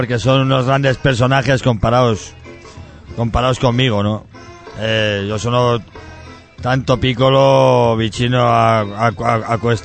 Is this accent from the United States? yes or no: no; Pamplona, Navarre, Spain; Italian is a second language; ho collaborato con altri artisti del mio paese di Pamplona